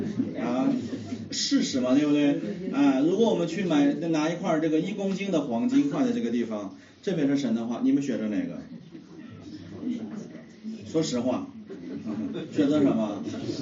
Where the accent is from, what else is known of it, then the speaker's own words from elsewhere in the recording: Shanxi, China; 以前我因为我老家是山西的，我们山西的信徒呢，看圣经就困